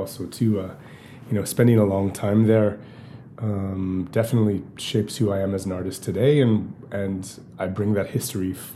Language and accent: English; Western Canada, Canada; now in Montreal, Canada; We've met before, obviously. So I'm from Western Canada originally, but I've been in Montreal since 1996.